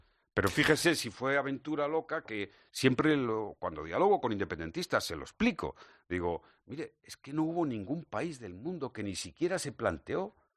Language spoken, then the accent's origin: Spanish; Spain; hablo como español. Como español. Que es mi país al que amo.